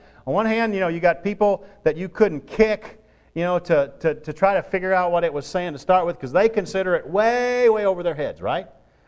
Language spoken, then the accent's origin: English; the South, United States; look, I said, I grew up around the Church of Christ in the South, and so I know what the Church of Christ believes.